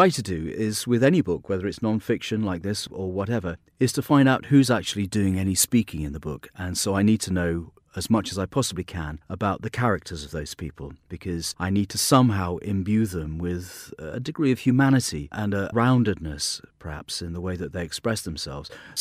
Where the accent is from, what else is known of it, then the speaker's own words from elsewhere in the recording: Yorkshire and the Humber, United Kingdom; I'm originally from Yorkshire and occasionally the odd thing slips out. But mostly I speak in this sort of what you hear now, a sort of slightly neutral, I suppose, received pronunciation, you might call it.